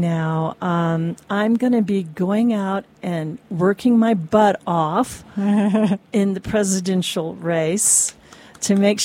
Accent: Texarkana, United States; My father used to do that when I was growing up in Texarkana.

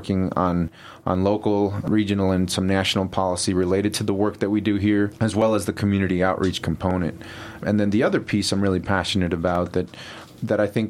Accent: New Mexico, United States; I'll start by saying that although I grew up fishing in New Mexico, I never really considered myself a sportsman until recent years

